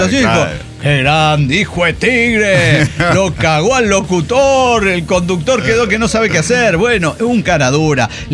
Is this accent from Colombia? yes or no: no; Argentina; Soy un chabón de Argentina, estoy llamando por el concurso.